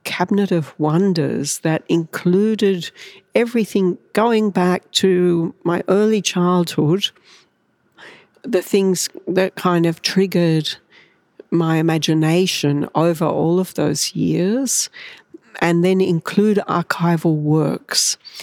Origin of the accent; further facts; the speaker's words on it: Newcastle, New South Wales, Australia; the kind of environment that I grew up with in Newcastle in the 1970s and early 80s, where BHP was kind of at its peak.